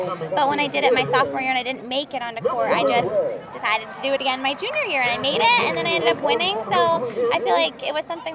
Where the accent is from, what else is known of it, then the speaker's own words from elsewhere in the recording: Kane, Pennsylvania, United States; He's from Warren, Pennsylvania, and I'm from Kane, so we knew each other from high school.